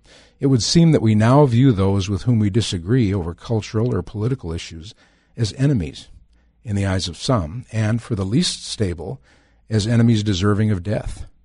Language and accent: English; North Dakota, United States; we didn't really see it then in my home state of North Dakota.